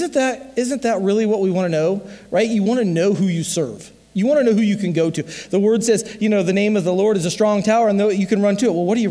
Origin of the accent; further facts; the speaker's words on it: Iowa, United States; but I am from Southeast Iowa, right?